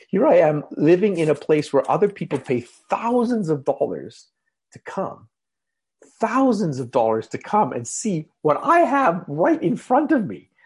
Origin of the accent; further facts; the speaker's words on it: Calgary, Alberta, Canada; also born or lived in India; I grew up in Calgary. I have not really lived anywhere else. I think for a year we were living in India, but our home was still here, at least ever since I existed anyway.